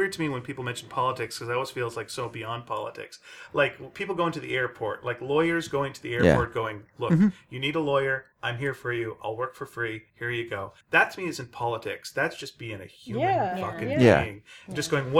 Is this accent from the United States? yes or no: no; Quebec, Canada; it was so upsetting because I'm from Quebec.